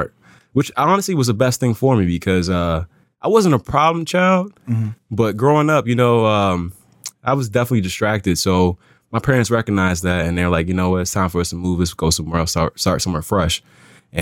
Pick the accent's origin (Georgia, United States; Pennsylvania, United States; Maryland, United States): Maryland, United States; All right, so I'm from Maryland originally. I live in Anne Arundel. Born and raised in Prince George's County.